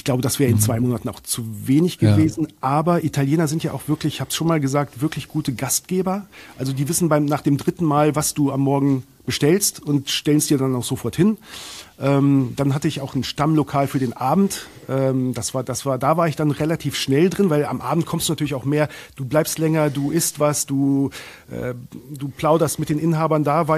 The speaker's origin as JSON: {"language": "German", "region": "Northern Germany", "country": "Germany", "said": "für mich als Norddeutscher"}